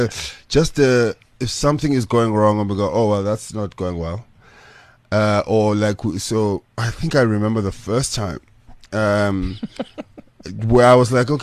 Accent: Gugulethu, Western Cape, South Africa; I haven't lived in Google in a long time, so I don't know how much of that experience I stil

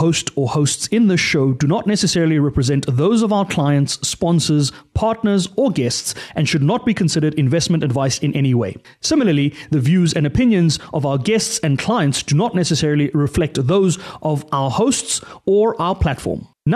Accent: South Africa; as a South African.

